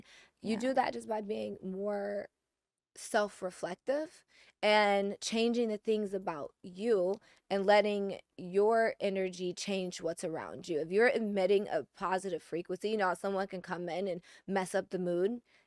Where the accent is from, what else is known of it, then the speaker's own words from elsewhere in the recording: Detroit, Michigan, United States; I'm from Detroit.